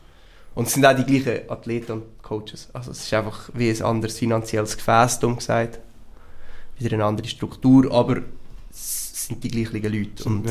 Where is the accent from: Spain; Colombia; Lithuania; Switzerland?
Switzerland; Central Switzerland; ja und es ist halt mit viel Aufwand verbunden bei uns in der Zentralschweiz. Wir sind viele umeinander fahren.